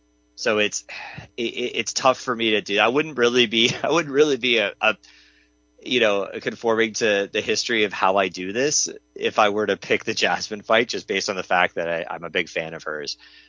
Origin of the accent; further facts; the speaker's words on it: Canada; I know we're a little bit biased because we're Canadian